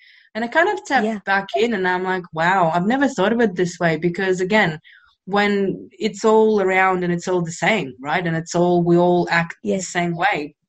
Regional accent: Russia; I'm just sharing how it was growing up in Russia.

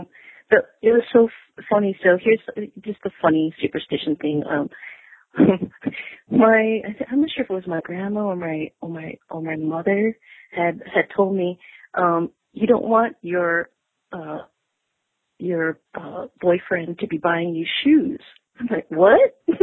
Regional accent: Hawaii, United States; growing up in Hawaii, there's such a huge difference between, superstition and spirituality.

